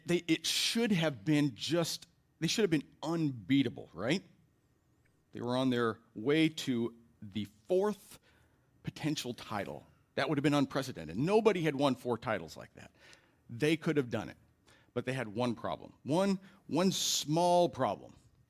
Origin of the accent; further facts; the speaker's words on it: Iowa, United States; I'm originally from Iowa. I attended the University of Iowa.